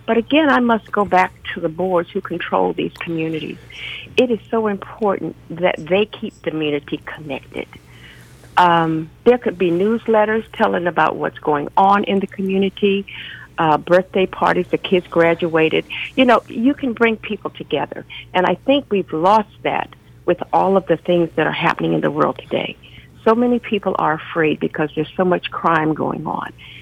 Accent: Washington, District of Columbia, United States; now in Maryland, United States; I was raised in Southeast, between Georgetown, Corcoran Street, and Southeast. And then when I got married, I moved to Maryland.

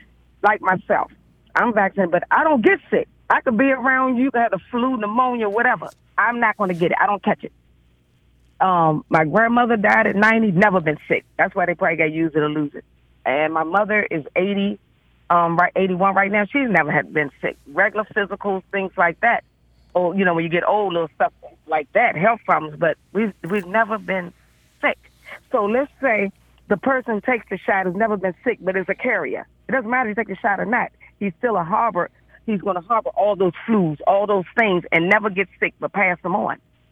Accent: United States; I'm African-American, I'm black American myself

